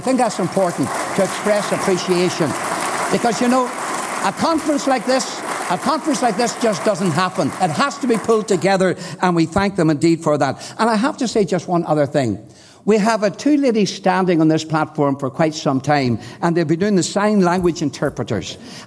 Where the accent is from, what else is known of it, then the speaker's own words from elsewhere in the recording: United Kingdom; And we're proud to be able to say we are British